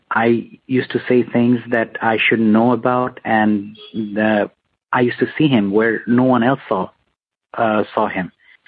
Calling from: Bangladesh; I'm calling from Bangladesh.

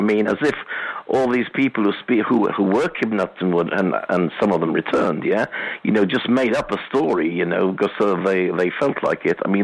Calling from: Calpe, Valencian Community, Spain; from Calpe.

